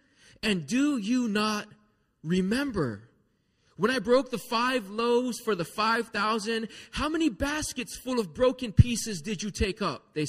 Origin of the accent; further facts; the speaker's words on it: Hawaii, United States; even being born and raised in Hawaii, I've seen things in the islands that are just a level above what I typically have seen.